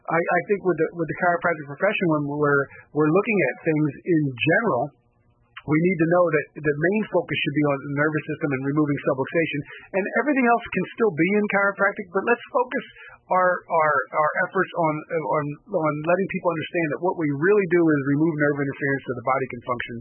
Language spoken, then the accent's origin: English; New Jersey, United States; My story, I grew up in New Jersey, and my grandmother asked me to be a chiropractor, and I said yes